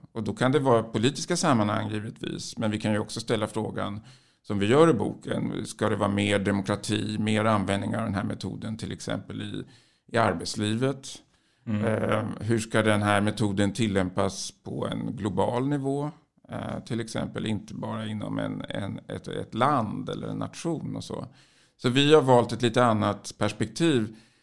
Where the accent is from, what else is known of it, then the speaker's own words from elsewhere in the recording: Sweden; Men det är inte för att vi är svenskar, tycker jag.